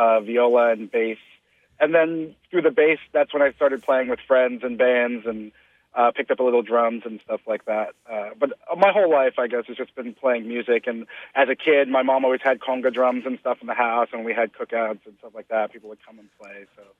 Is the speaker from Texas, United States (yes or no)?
no; New York, United States; growing up in New York, I didn't know that festivals existed.